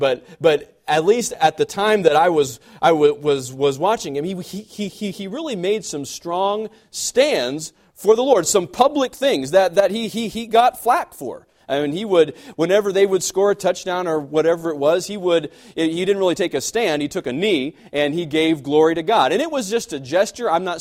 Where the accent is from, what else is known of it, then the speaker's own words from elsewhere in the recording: Mangum, Oklahoma, United States; Growing up in Mangum, we had tornado watches. It's just part of being, just living here.